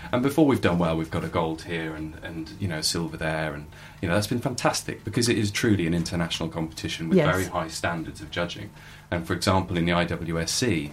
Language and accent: English; Yorkshire and the Humber, United Kingdom; But I'm a farming lad. You know, I come from North Lincolnshire and a strong tradition of farming